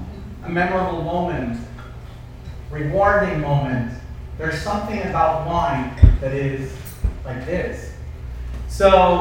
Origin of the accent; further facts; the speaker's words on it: Mexico; moved away as an adult; now in United States; I was born and raised in Mexico. I studied science and engineering there.